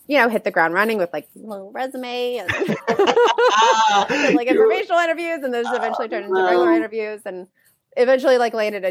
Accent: Tennessee, United States; Like I'm from Tennessee originally.

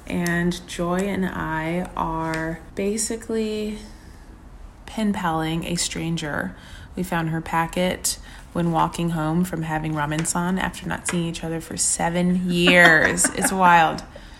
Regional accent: Texas, United States; it's just something that reminds me of growing up in Texas and getting lost in a forest

